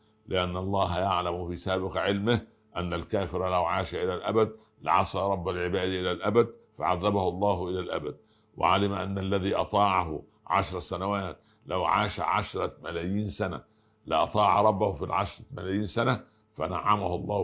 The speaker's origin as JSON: {"language": "Arabic", "country": "Egypt", "said": "نعم أنا مصري."}